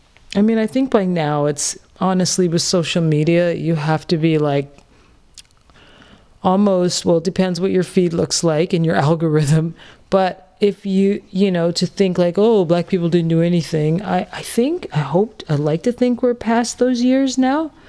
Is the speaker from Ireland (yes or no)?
no; Canada; I came from Canada, so to me, that was a lot of black people.